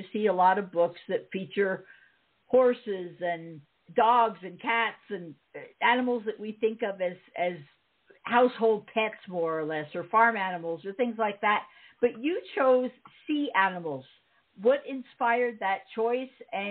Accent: New York, United States; And I did grow up near the ocean. I grew up out on the South Shore of Long Island

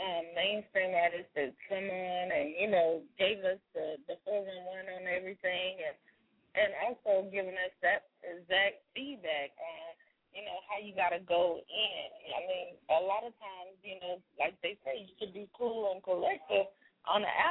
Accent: South Carolina, United States; Well, actually, I'm from South Carolina, and you know, we love South Carolina State, honey.

